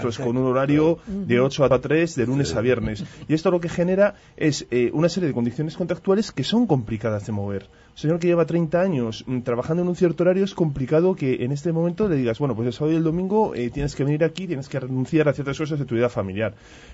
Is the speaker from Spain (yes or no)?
yes; Spain; Trabajo en el Sistema Nacional de Museos, pero soy español.